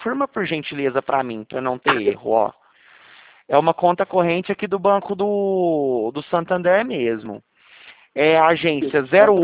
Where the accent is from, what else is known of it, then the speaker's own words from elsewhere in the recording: Franca, São Paulo, Brazil; Eu sou daqui de Franca, na realidade, né?